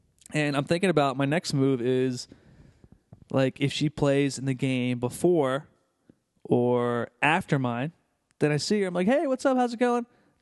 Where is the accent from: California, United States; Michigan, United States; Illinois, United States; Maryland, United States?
Maryland, United States; I'm like, yeah, I grew up in Maryland.